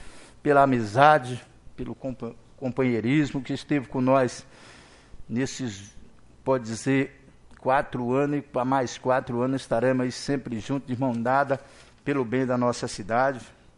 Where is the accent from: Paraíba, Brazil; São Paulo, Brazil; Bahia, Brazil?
Bahia, Brazil; now in Formosa, Brazil; Eu, por exemplo, que vim da Bahia, com tanta dificuldade com minha irmã, com minha família